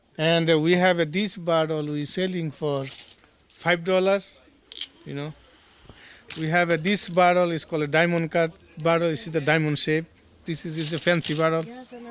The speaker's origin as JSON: {"language": "English", "country": "Bangladesh", "moved": "yes", "said": "Oh, I'm from Bangladesh. And I'm here for about 20 years."}